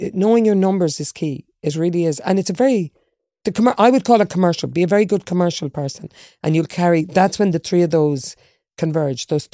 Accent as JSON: {"language": "English", "town": "Dublin", "region": "Leinster", "country": "Ireland", "tie": "born or raised there", "said": "my mum was a farmer's daughter, even though I was raised in Black Rock in Dublin. We were a farming stock."}